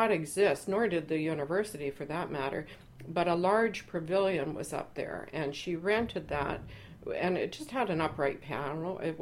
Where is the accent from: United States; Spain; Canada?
Canada; Burnaby, British Columbia; I was a very happy youngster, I have to say, growing up in Burnaby.